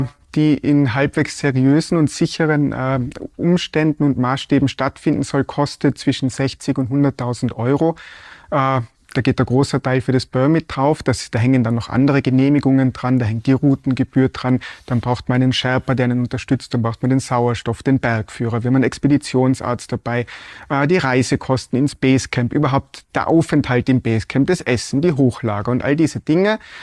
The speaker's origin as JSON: {"language": "German", "region": "Tyrol", "country": "Austria", "tie": "born or raised there", "said": "Ich bin da aufgewachsen in Tirol, in den Bergen, da ich gehe von klein auf in die Berge."}